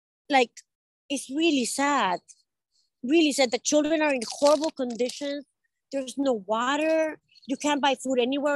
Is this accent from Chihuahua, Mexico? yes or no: yes; Ciudad Juárez, Chihuahua, Mexico; he started the first hospital in Juarez, my hometown in Mexico.